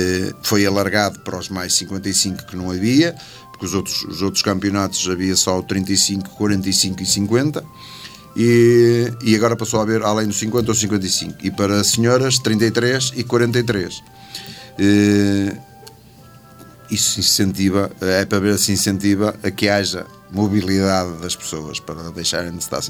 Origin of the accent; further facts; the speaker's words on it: Penafiel, Norte, Portugal; Nós até somos daqui de Penafiel